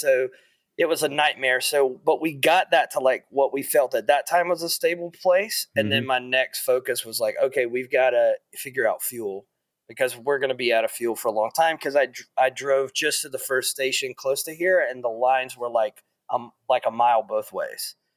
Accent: the South, United States; So, you know, I'm from the South, as you can tell.

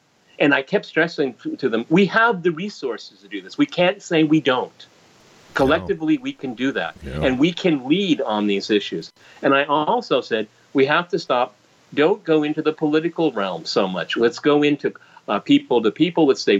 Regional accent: United States; now in Russia; I'm an anomalous situation because I'm an American working in Russia.

